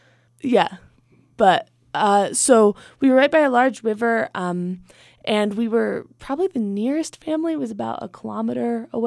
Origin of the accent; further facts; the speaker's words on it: Colorado, United States; I'm from Colorado, so I tried to be like really confident when we went to ride the horses